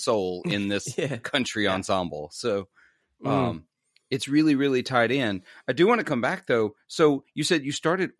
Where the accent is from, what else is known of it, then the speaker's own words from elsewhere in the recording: Clarksdale, Mississippi, United States; I'm from the Mississippi Delta. And so I'm from cool Clarksdale, Mississippi.